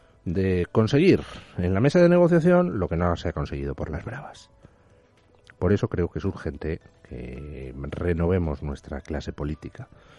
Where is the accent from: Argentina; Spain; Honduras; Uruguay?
Spain; como estoy enamorado de España, como me encanta ser español y me gustan todos los trocitos de mi tierra